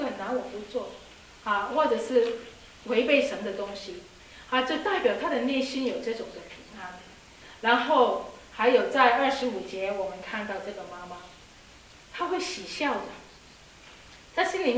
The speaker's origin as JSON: {"language": "Chinese", "country": "Hong Kong", "said": "我们香港人说的女强人啊"}